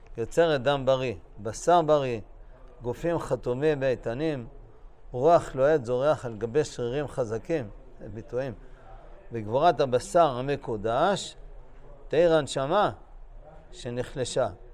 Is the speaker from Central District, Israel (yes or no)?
no; Bnei Brak, Tel Aviv District, Israel; אני גדלתי בצעירותי בבני ברק, עיר באמת נחמדה.